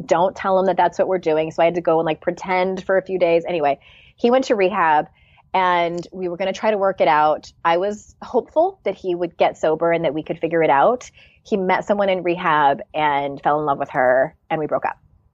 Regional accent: United Kingdom; which I'm sure a lot of people can relate to, especially being British.

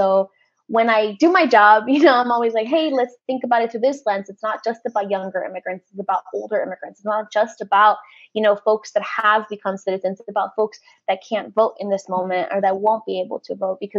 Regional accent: Guatemala; English is a second language; also born or lived in California, United States; And so I was born in Guatemala and I was there until I was a third grader. And then from there, my parents migrated to California and I was there until I was in sixth grade. And then we went back to Guatemala.

